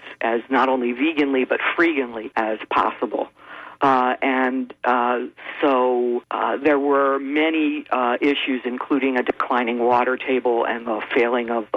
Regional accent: Baltimore, Maryland, United States; I grew up in Baltimore City.

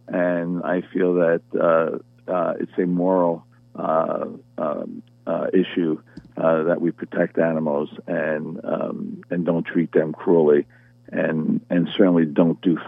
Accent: Elizabeth, New Jersey, United States; I grew up in Elizabeth Port. I lived in Elizabeth my entire life.

